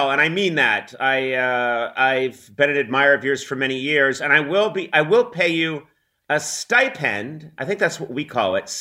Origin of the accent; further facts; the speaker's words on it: Massachusetts, United States; I grew up just outside Boston, and I grew up visiting my grandparents in Worcester